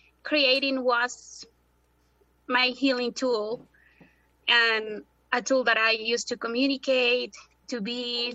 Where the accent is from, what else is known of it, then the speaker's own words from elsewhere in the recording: Puebla, Mexico; I grew up in Puebla, Mexico. I lived there most of my life.